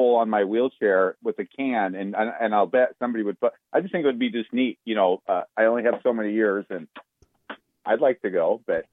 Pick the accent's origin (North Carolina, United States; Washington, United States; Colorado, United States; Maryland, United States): Washington, United States; Aberdeen; I came from Aberdeen, Washington.